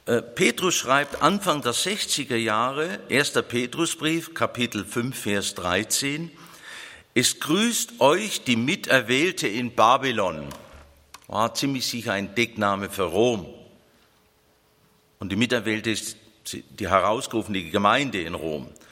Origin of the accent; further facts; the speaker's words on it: Ulm, Baden-Württemberg, Germany; Natürlich die Städte südlich des Limes, wie meine Heimatstadt Ulm schon